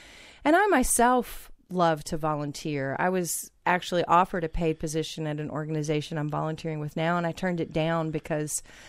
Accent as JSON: {"language": "English", "region": "Kentucky", "country": "United States", "said": "I'm originally from Kentucky, and you will hear that at some point in my voice."}